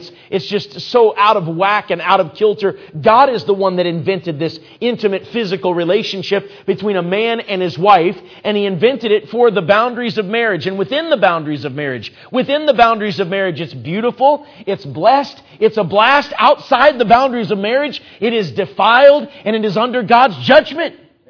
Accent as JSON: {"language": "English", "region": "Minnesota", "country": "United States", "tie": "born or raised there", "said": "You know, I grew up in Minnesota, and so sometimes folks need a little help on when to say amen in Minnesota."}